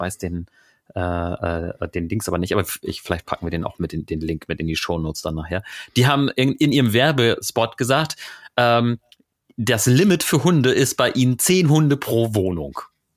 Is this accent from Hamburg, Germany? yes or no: yes; Hamburg, Germany; wir sind aus Hamburg